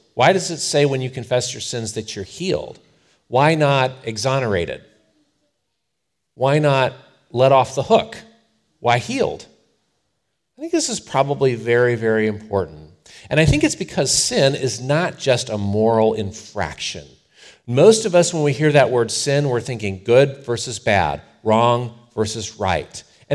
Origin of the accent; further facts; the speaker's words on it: Cleveland, Ohio, United States; listen, I grew up in Cleveland, friends.